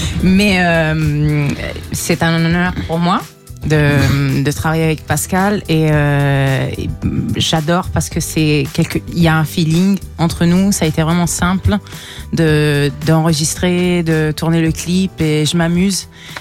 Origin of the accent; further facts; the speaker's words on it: France; born there; Oui, je suis née en France. Ma mère est française